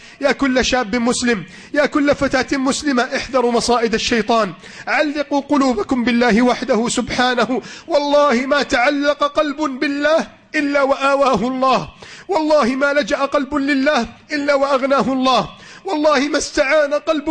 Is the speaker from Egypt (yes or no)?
yes; Egypt